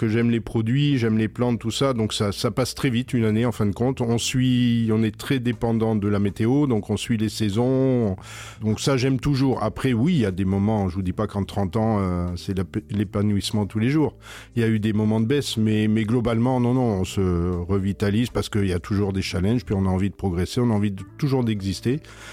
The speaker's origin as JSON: {"language": "French", "town": "Lyon", "region": "Auvergne-Rhône-Alpes", "country": "France", "said": "j'ai commencé après un bac horticole et un BTS de gestion horticole à Lyon, ma région d'origine"}